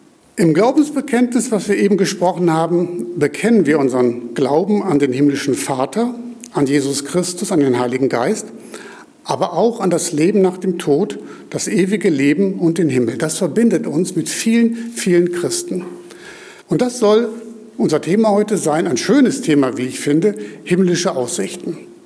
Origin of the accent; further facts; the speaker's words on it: Cologne, North Rhine-Westphalia, Germany; Meine Frau und ich, wir kommen ja beide aus Köln und ich selber wohnte während Schule und Studium am Stadtrand von Köln